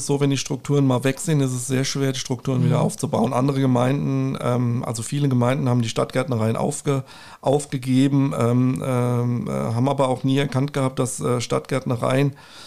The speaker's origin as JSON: {"language": "German", "town": "Rüsselsheim", "region": "Hesse", "country": "Germany", "said": "ich bin in Rüsselsheimer Rübe, also zumindest mit einem Bein steckte ich immer irgendwie im Rüsselsheimer Boden. Und ich stamme eigentlich aus dem Westend, hinterm Rathaus, Vollbruchstraße"}